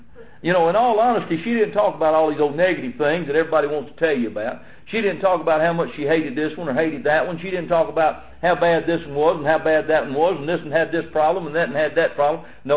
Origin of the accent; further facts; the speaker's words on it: Alabama, United States; I'm from Cherokee County down here in Alabama.